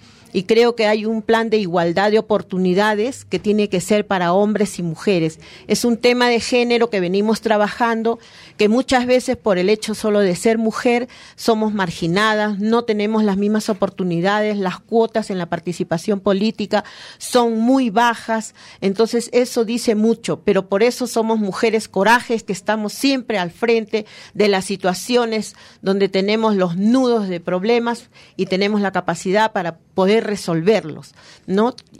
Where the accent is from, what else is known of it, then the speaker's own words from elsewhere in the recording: Peru; en el Perú nos juntamos los programas sociales